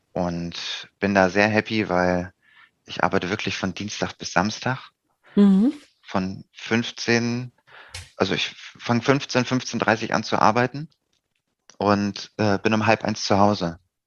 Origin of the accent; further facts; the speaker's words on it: Flensburg, Schleswig-Holstein, Germany; Ich komme eigentlich aus dem Norden, aus Flensburg tatsächlich.